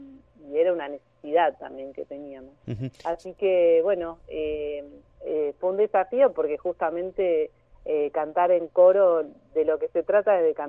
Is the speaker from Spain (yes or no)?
no; La Plata, Buenos Aires Province, Argentina; Yo soy de La Plata. Así que toda mi carrera, digamos, preprofesional la hice acá en La Plata